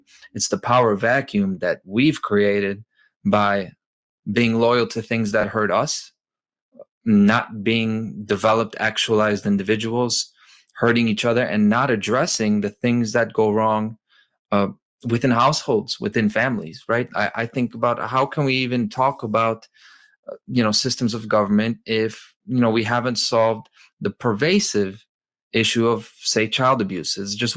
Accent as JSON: {"language": "English", "country": "Poland", "second_language": "English", "lives_now": "United States", "said": "I'm an immigrant here. I'm from Poland, right?"}